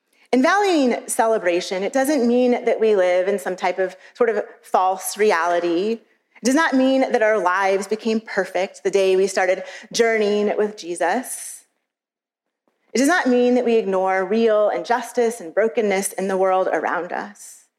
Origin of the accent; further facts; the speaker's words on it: St. Louis, Missouri, United States; But I grew up in St. Louis.